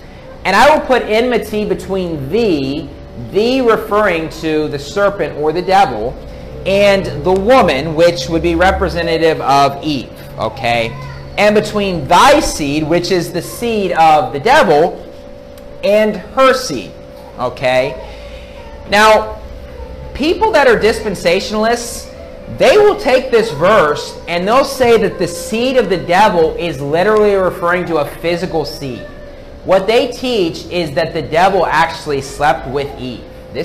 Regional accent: West Virginia, United States; It always is in Kentucky or my home state of West Virginia. Now, I grew up in the north part of West Virginia.

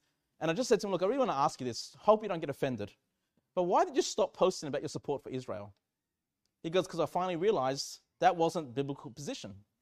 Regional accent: Sydney, New South Wales, Australia; I was born in Sydney. You know what I mean? I've lived in Australia pretty much my whole life. But I guess the answer to your question is Chile. Okay, my ethnicity is Chile.

